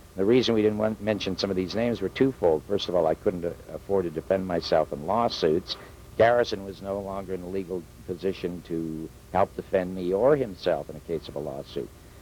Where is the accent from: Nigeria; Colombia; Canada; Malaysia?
Canada; now in United States; And I came here from Canada